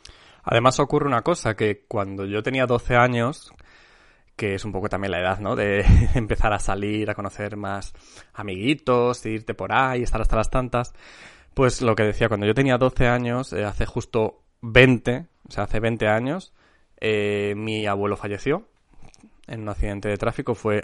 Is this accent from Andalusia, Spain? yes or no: no; Zamora, Castile and León, Spain; sigo en mi retiro espiritual en Zamora, en mi ciudad natal